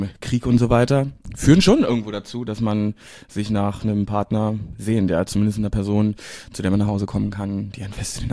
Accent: East Germany, Germany; moved away as an adult; now in Berlin, Germany; ich komme ja aus dem Osten, da konnte ich mich aufgrund vieler Gegebenheiten nicht outen. Ich habe das also sehr spät gemacht, mit 21, genau zu dem Zeitpunkt, als ich auch nach Berlin gezogen bin

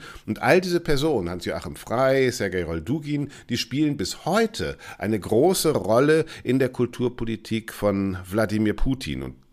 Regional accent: West Germany, Germany; also für mich als Wessi

